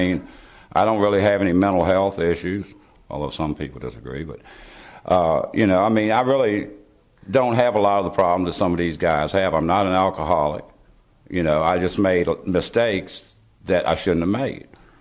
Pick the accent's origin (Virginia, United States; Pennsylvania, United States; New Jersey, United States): Virginia, United States; Fluvanna County; Well, I was born and raised in Flavanna County. I was gone for a lot of years, and then I came back because my only family is here and still in Flavanna.